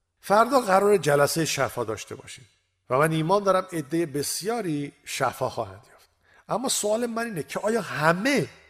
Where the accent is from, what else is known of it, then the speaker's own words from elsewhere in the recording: England, United Kingdom; born there; Persian is a second language; خب من تو انگلیس متولد شدم. منظورم اینه که انگلیسی رو مثل گویندگان اخبار بی بی سی صحبت میکنم و زیاد با لهجه آمریکایی میونه ای ندارم